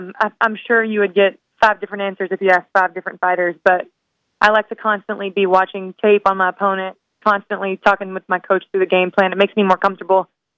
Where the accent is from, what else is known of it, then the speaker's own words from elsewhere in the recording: Waco, Texas, United States; So I come from Waco, Texas, which is a small town. There's like, 200,000 people there. So I guess it's relatively big, but very small town vibes. I've been there my entire life, and Wacoans are different.